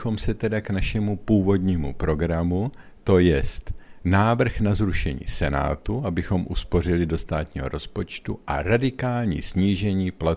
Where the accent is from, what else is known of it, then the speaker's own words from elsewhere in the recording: Hradec Králové Region, Czechia; born there; narodil jsem se na pomezí Čech a Moravy v Orlických horách blízko Zemské brány